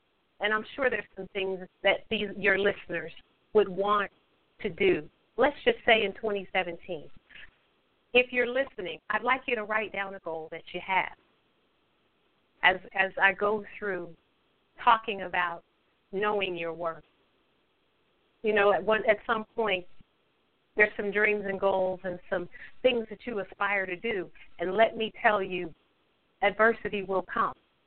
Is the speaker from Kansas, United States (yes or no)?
yes; Topeka, Kansas, United States; I hail from Topeka, Kansas, where I currently reside.